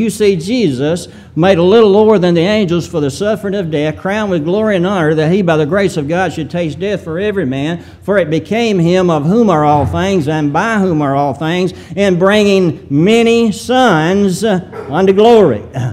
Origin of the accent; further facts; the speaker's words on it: Hurricane, Mississippi, United States; also born or lived in Randolph; But I'm from Randolph, Mississippi. And the reason, but I grew up in Hurricane, Mississippi.